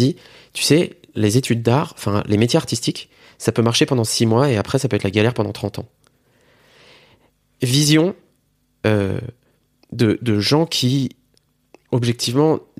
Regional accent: Metz, Grand Est, France; Je suis originaire de Metz.

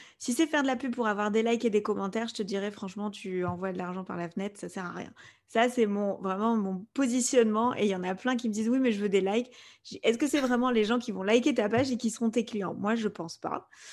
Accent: Spain; first language Spanish; French is a second language; avec mon frère, on a grandi en Espagne, donc l'espagnol, c'est notre langue maternelle

